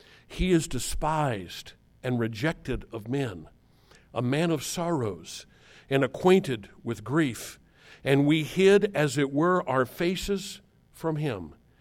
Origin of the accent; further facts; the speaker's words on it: Midwest, United States; You know we're from the Midwest?